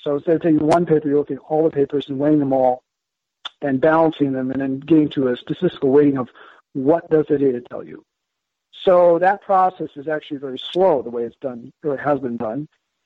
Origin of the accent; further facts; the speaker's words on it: Madison, Wisconsin, United States; and I'm a pediatric surgeon, and I'm from Madison, Wisconsin.